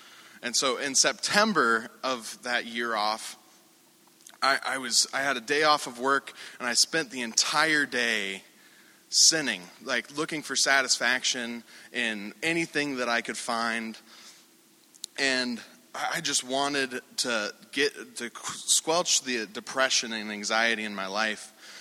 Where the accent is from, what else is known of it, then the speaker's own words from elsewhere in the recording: Great Falls, Montana, United States; also born or lived in Billings; I was born in Billings, Montana. I grew up in Great Falls, Montana, which is right in the center of Montana. So it's in the plains area, but I can see the mountains.